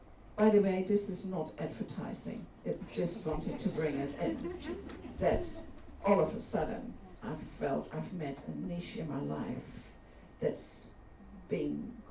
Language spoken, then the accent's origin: English; Netherlands; So for me, growing up in Holland, there was always the awareness that you had an auntie on the other side of the world.